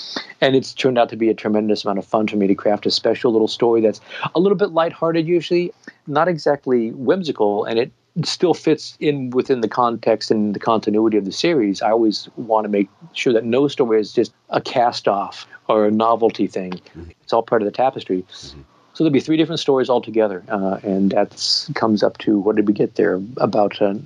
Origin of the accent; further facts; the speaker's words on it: Portland, Oregon, United States; here in my hometown of Portland